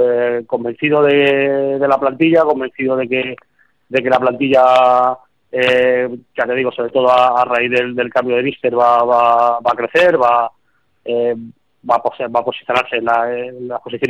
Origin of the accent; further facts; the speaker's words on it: Madrid, Community of Madrid, Spain; sabéis que soy de Madrid y siempre también el estar cerca de casa es un activo más.